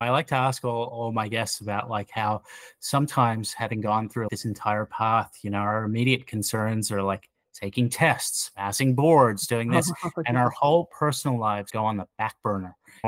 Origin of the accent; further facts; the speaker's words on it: Australia; I grew up in Australia.